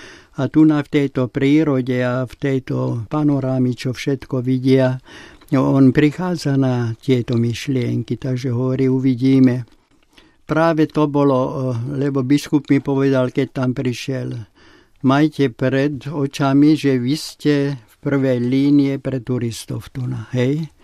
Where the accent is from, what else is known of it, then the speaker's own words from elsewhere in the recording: Trnava Region, Slovakia; born there; Naša výša, kde som sa narodil, je nul na Žitnom ostrove. U Bratislavy, nedaleko od Bratislavy.